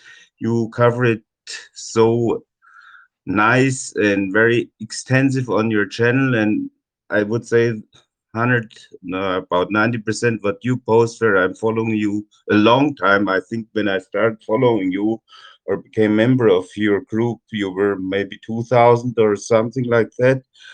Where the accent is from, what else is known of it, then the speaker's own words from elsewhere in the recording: Germany; English is a second language; moved away as an adult; now in Canada; 64-year-old stubborn farmer. I was born and raised in Germany and emigrated in 97 to Canada, so became a Canadian citizen.